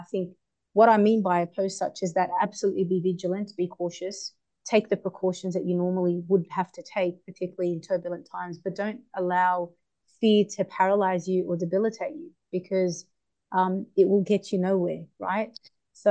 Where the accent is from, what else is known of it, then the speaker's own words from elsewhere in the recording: Australia; I was born and raised here in Australia. I went to back in the days, a public co-ed high school where I was the only hijabi for a good number of years.